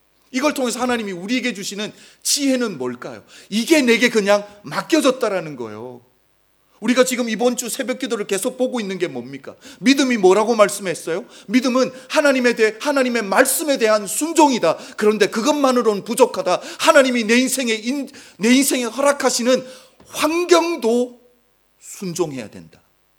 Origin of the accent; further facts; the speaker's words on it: South Korea; now in Germany; 우리는 한국 사람으로 지금 독일에 살고 있어요.